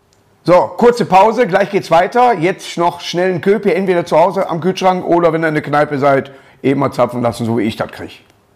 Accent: Northern Germany, Germany; born there; aber ich bin gebürtiger Norddeutscher, bin ich stolz drauf.

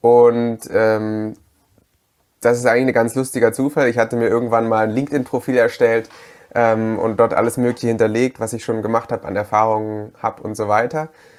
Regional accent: Halle, Saxony-Anhalt, Germany; also born or lived in Dresden; ganz ursprünglich komme ich aus Halle an der Saale, bin aber zum Studium nach Dresden gegangen und habe dort dann ja quasi ab dem Studium ungefähr 8 Jahre verbracht und an der Technischen Universität Mechatronik studiert.

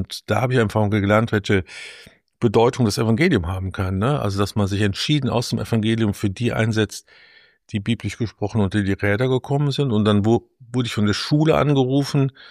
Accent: Cologne, North Rhine-Westphalia, Germany; born there; Ich bin in Köln geboren, einer bemerkenswerten Stadt. Ein typischer Babyboomer 1961, katholisch grundsozialisiert in einem ganz nicht akademischen Elternhaus mit liebevollen Eltern und vielen Geschwistern

